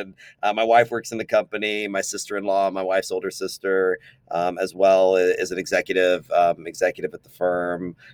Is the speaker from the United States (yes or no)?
yes; Austin, Texas, United States; And I'm born and raised in Austin, Texas.